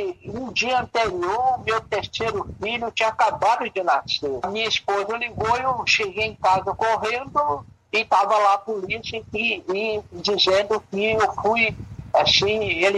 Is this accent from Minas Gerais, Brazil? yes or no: yes; Minas Gerais, Brazil; eu sou originário do Brasil, norte de Minas, e há 75 anos eu vivi na fazenda.